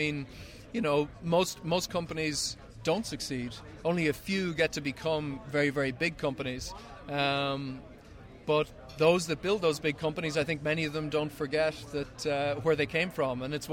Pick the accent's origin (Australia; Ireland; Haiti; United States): Ireland; I'm Irish.